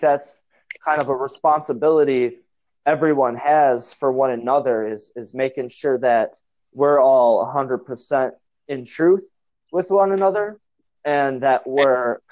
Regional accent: Wisconsin, United States; So I'm from Northwest Wisconsin, man.

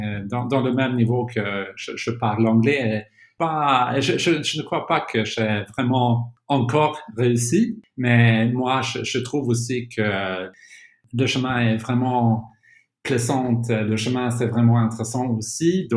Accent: Sweden; first language Swedish; French is a second language; ma langue maternelle, c'est le suédois. Une autre langue que je parle, c'est l'anglais.

